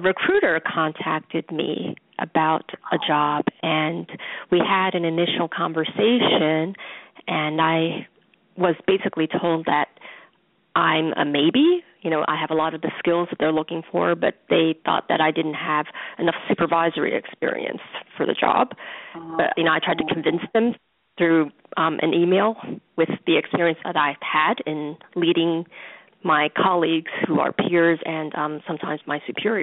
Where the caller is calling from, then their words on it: New York, United States; I'm calling from New York.